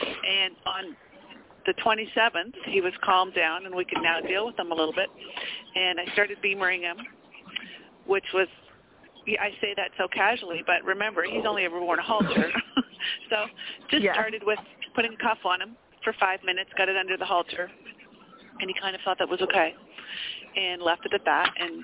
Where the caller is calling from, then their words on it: Montreal, Quebec, Canada; I'm from Montreal.